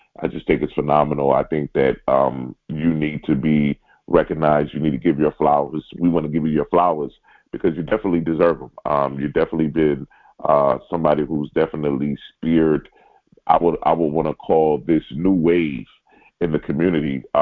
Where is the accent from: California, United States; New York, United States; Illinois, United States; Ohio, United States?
New York, United States; New York City; So me growing up in New York City, going to NCGR, going to ISAR